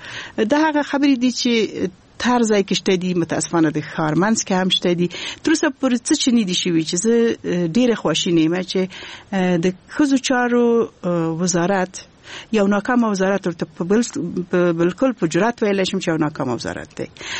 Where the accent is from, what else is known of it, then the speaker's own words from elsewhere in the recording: Kabul, Afghanistan; also born or lived in Balkh; او هغه وخت دغه لپاره ما درس په کابل کې ویلې دی او لوی شوی په کابل کې